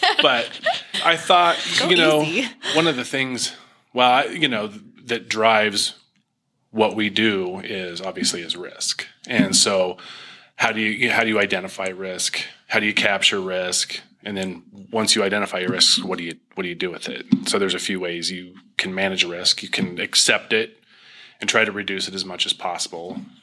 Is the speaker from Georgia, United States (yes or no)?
no; Iowa, United States; And by the way, I grew up in Iowa.